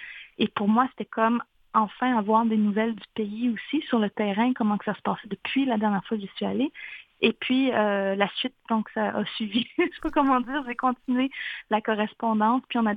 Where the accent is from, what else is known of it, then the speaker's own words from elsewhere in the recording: Pessamit, Quebec, Canada; j'ai l'impression d'être chez moi à Pessamite.